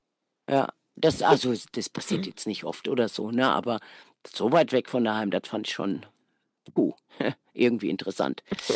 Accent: Hesse, Germany

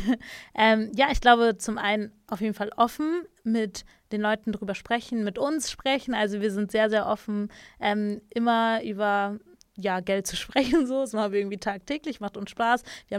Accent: Berlin, Germany; ich bin ja Berlinerin, Großstadt

